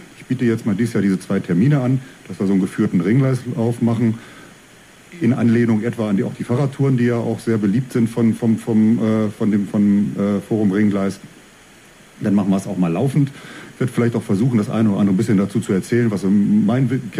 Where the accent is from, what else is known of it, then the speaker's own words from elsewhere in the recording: Braunschweig, Lower Saxony, Germany; Der ganz frühe Beginn, wie du schön sagtest, in meinem Leben war, als ich als kleiner Junge im Leichtathletikverein, Polizeisportverein Braunschweig war.